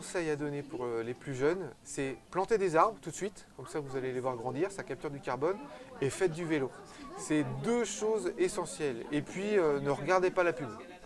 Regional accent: Alençon, Normandy, France; also born or lived in Switzerland; j'ai une partie de ma famille qui vient d'ailleurs du coin, et puis je viens d'Alençon. Et maintenant, je partage ma vie entre Alençon et la Suisse

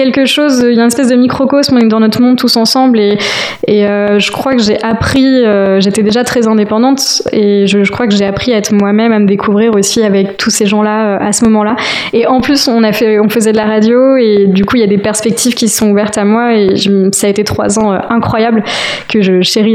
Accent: Pays de la Loire, France; Je suis originaire des Alpes-Mancelles

